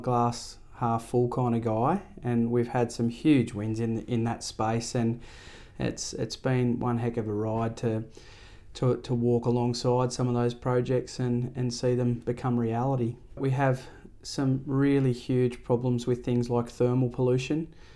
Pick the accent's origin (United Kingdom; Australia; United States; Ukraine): Australia; Oberon, New South Wales; Born and raised in the Central West and love all things fishing and the river. Growing up in Oberon and going down with my grandparents and fishing for trout on the banks of Oberon Dam